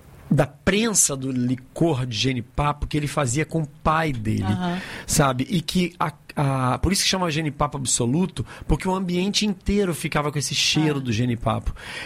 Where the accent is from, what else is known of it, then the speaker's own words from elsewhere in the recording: Rio de Janeiro, Brazil; now in Bahia, Brazil; Carioca hoje, já radicado na Bahia, já aprendi que é Mungunzá, já sou um baiano, só me sobrou um pouco do sotaque.